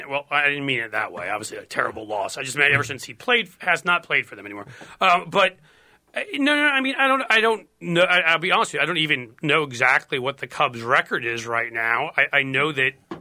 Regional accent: New York, United States; And well, I'm from New York and a Yankees fan, so I can always make fun of the Mets.

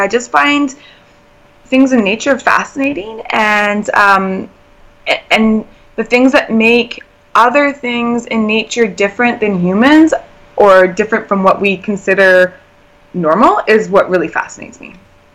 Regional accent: British Columbia, Canada; And I think it had a lot to do with growing up on the Haida Gwaii and being surrounded by all that beautiful nature and that environment

